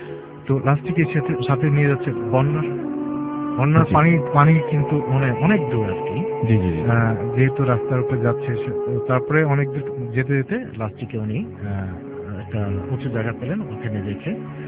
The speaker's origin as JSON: {"language": "Bangla", "town": "Mirpur", "region": "Dhaka Division", "country": "Bangladesh", "said": "আমি মিরপুর শেরপাড়া থেকে এসেছি"}